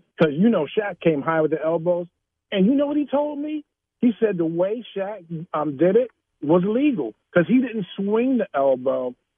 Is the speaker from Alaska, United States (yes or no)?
no; Philadelphia, Pennsylvania, United States; Give you a little background on me. I played a lot of ball. I'm from Philly.